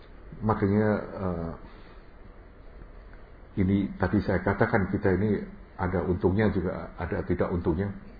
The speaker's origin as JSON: {"language": "Indonesian", "country": "Indonesia", "said": "Dipikir saya dari Indonesia, saya mestinya Muslim gitu. Apalagi"}